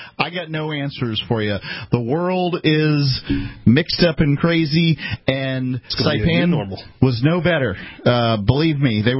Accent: Florida, United States; But I'm from Florida, and I go back every single year to Sarasota.

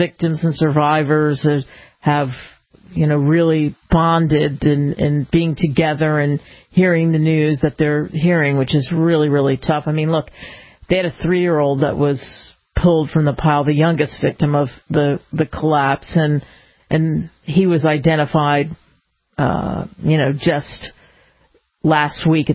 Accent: Los Angeles, California, United States; I grew up in Los Angeles, and we got problems in L.A. of all sorts.

